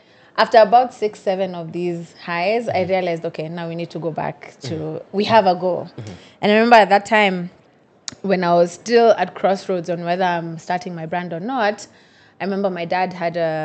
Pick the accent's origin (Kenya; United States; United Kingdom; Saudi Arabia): Kenya; In my mind, I just thought, yeah, I'm a designer from Kenya.